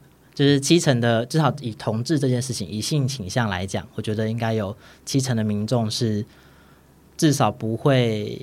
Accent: Tainan, Taiwan; 因为我是台南人，所以我也是回家的时候在市区闲晃，

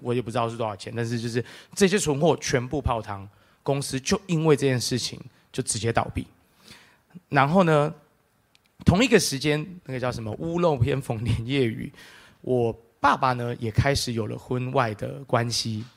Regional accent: Taiwan; 因为我父亲是韩国人，我是韩国跟台湾混血儿。那我从小在台湾长大，妈妈呢是这个就是台南的本省人，所以我很多时候夏天也都是在台南度过的，所以其实我的外台语跟比外韩文更加练邓啦

